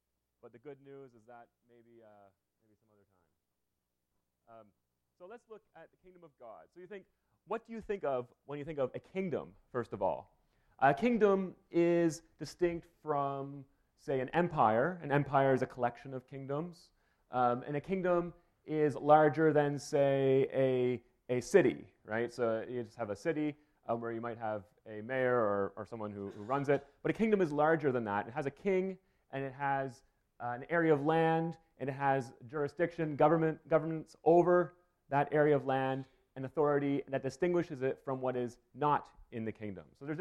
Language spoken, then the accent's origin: English; Canada; And I returned to Canada. Now I'm living in my hometown again, still writing my dissertation.